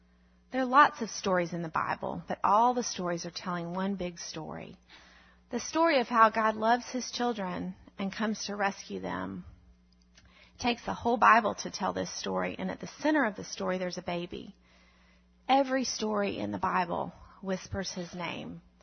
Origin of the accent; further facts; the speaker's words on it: Enterprise, United States; I'm originally from Enterprise.